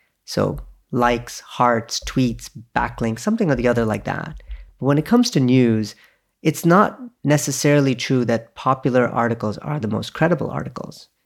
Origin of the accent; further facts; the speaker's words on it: Canada; I grew up in Canada, and I loved the job